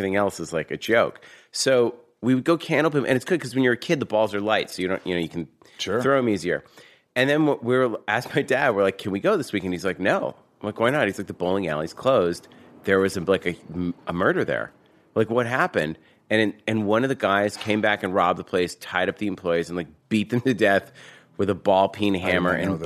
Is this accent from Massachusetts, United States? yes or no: yes; Newton, Massachusetts, United States; Newton, Mass.